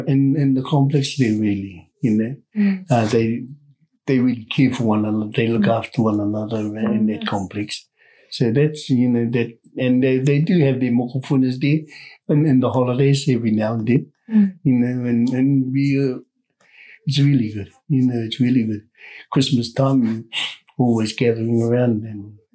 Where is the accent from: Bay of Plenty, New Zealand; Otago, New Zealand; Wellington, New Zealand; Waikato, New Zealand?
Bay of Plenty, New Zealand; The upbringing I've had is from Otiti Island, Maketu, Rotorua, Taupo, Whangamata, and Te Kaha, Whanarapanui.